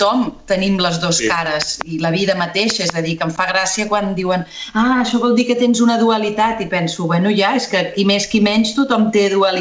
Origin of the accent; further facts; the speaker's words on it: Sabadell, Catalonia, Spain; born there; A Sabadell, el 21 de juny del 1983.